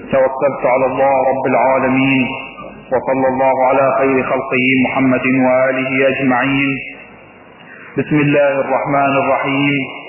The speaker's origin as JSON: {"language": "Arabic", "country": "Iraq", "said": "اذا نحن كشعب عراقي لا بد ان نقول كلا لكل انتهاكات العدو الاسرائيلي"}